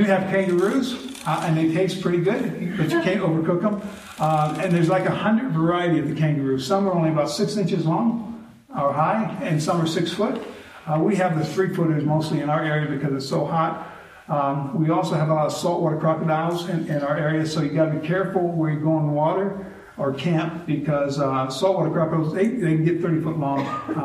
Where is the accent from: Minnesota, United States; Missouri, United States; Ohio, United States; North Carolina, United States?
Ohio, United States; Seville; now in Australia; You know, I'm an Ohio boy. I grew up in Seville, you know, about 30 minutes away.